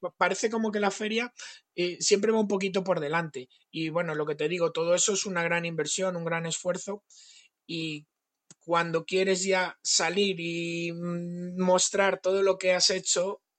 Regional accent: León, Castile and León, Spain; yo soy de León, voy a una feria de Madrid

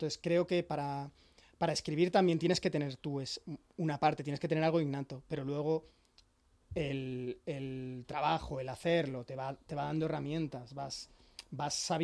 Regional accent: Alcorcón, Community of Madrid, Spain; No, soy de Alcorcón y en esta novela también he querido hacer un poquito de homenaje

